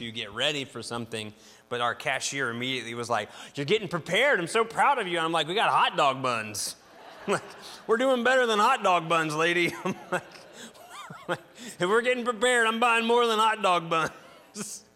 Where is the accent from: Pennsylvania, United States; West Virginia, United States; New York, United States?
West Virginia, United States; Weather doesn't bother me. I'm from West By God, Virginia. We're used to a little bit of cold, a little bit of weather.